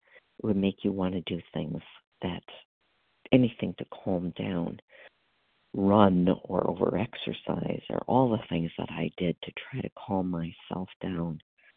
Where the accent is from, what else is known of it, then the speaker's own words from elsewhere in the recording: Wisconsin, United States; I'm from Wisconsin.